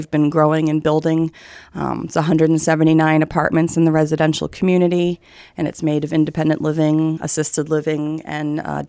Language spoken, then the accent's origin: English; Mystic, Connecticut, United States; So I am born and raised in Mystic, Connecticut, and I have spent my career thus far in healthcare and specifically with geriatrics.